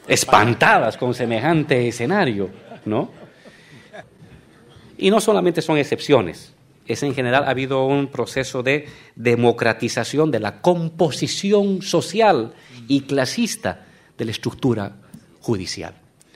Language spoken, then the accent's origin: Spanish; Bolivia; originaria campesina. En Bolivia